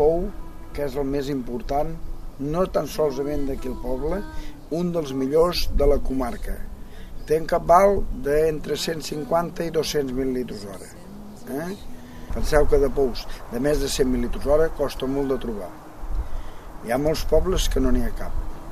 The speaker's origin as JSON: {"language": "Catalan", "town": "Vespella de Gaià", "region": "Catalonia", "country": "Spain", "said": "estem aquí al costat del dipòsit regulador de les aigües del meu poble, de Vespella de Gaià"}